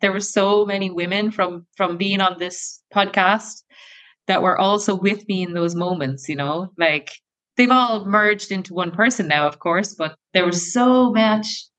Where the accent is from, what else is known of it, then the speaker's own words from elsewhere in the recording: Ireland; now in Netherlands; Myself and my partner both live in the Netherlands and we're both from Ireland.